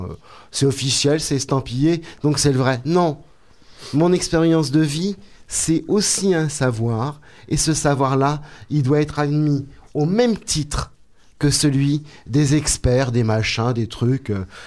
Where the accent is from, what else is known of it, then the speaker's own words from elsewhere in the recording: France; born there; Désolé, nous, on est nés en France. Désolé, nous, on est allés dans des écoles françaises.